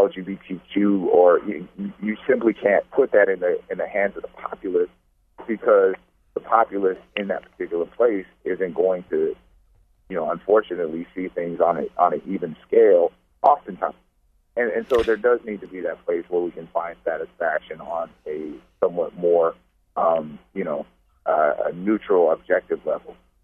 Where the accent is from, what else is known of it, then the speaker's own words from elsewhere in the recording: United States; I'm originally from the Black Indian Reservation, Valley Mountain. Also from the Suquamish Indian Reservation.